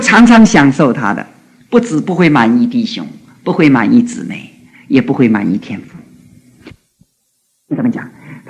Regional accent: Shaoxing, Zhejiang, China; 就好像我们这个浙江人呐、啊，文气很高，据说我们家乡啊出文人呐、啊。这个瑞太太知道的哈，我们绍兴出文人了

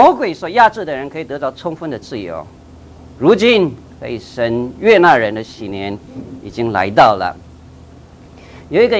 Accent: Taiwan; accent: Taiwanese Mandarin; 我讲的台湾国语就是跟所有人不一样

